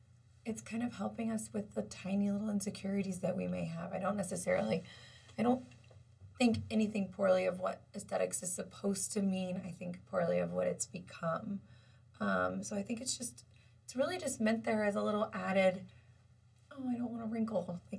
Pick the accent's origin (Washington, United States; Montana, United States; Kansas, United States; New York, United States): Kansas, United States; now in Scottsdale, United States; working in a hospital in Kansas. I'm from Kansas.